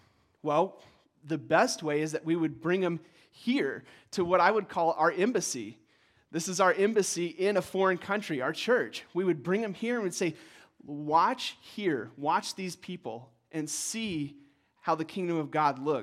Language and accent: English; United States; We're very proud to be Americans.